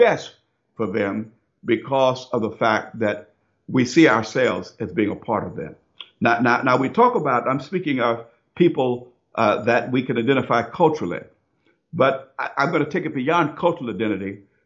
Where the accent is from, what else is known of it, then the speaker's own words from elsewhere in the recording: United States; born there; my ancestors were brought over here as slaves, but yet now I was born in America, so therefore Americans are my people.